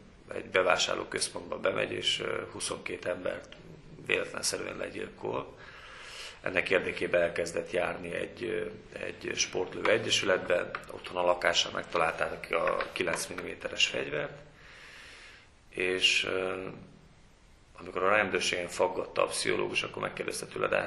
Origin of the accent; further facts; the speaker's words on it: Great Hungarian Plain, Hungary; mert én vidéki gyerek vagyok, Alföldön nőttem fel